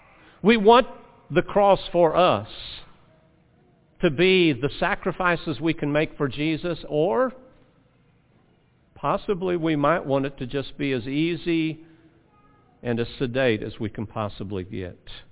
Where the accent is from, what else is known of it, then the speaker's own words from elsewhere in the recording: United States; And I do have an earthly citizenship. I am an American citizen.